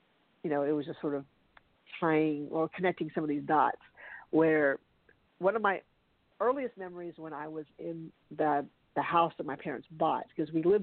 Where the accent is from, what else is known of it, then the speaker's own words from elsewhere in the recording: Philippines; my mom likes to kind of put these in the context of, well, you know, we're Filipino, like we, you know, we're not like that.